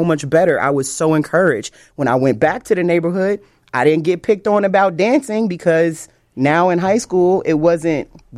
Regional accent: Chicago, Illinois, United States; I'm from Chicago.

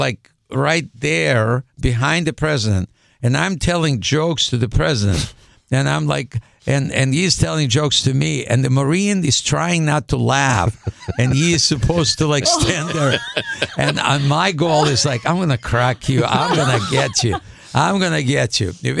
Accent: Ukraine; English is a second language; now in United States; I'm originally from Ukraine.

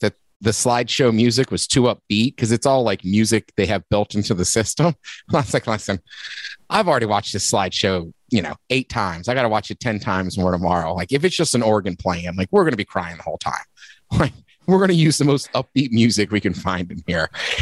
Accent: Seattle, Washington, United States; Like you talk to people that work at a brewery on the East Coast and I'm like, oh, yeah, I'm from Seattle.

